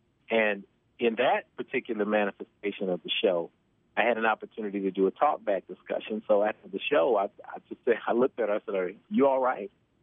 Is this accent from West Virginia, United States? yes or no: no; Nashville, Tennessee, United States; I grew up in Nashville, Tennessee. I'm a homegrown Southern guy. And grew up with three kids in the house, working class family in South Nashville.